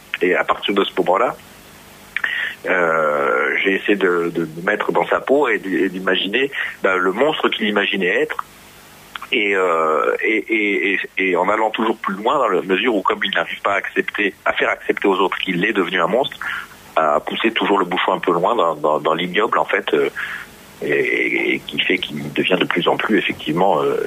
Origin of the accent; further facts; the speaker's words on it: Bar-le-Duc, Grand Est, France; je suis Lorrain et que j'ai longtemps habité juste en dessous de Verdun, à Bar-le-Duc. Donc, c'était la base arrière de Verdun.